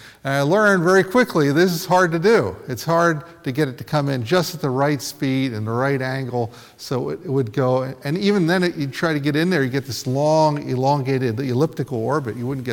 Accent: New Jersey, United States; so my father was an immigrant, came through Ellis Island. I grew up in New Jersey.

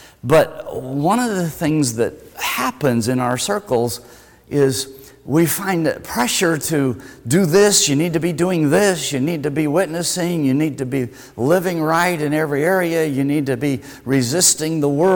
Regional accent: Wyoming, United States; accent: Wyoming twang; Because I grew up in Wyoming. We didn't talk different. I mean, we talk, cowboy talk and stuff. I've kind of grown out of that. Janine used to tease me. Yeah, my Wyoming twang was coming out

